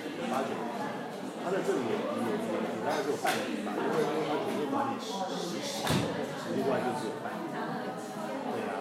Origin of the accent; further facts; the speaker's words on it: Taiwan; now in Argentina; 所以说我小时候在台湾的时候，